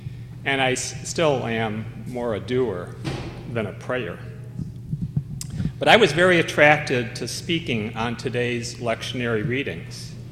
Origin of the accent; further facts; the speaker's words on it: Buffalo, New York, United States; I did have quite a faith journey, however, growing up in Buffalo.